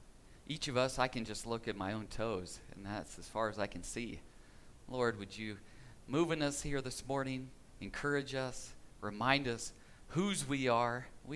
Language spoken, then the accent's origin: English; Indiana, United States; I was joking about my Indiana Pacers because growing up in Indiana, if you don't know, it has a state religion.